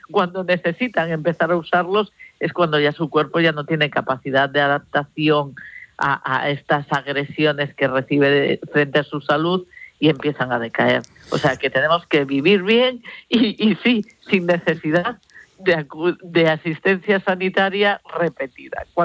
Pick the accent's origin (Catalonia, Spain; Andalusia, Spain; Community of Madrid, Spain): Catalonia, Spain; Barcelona; born there; now in Galicia, Spain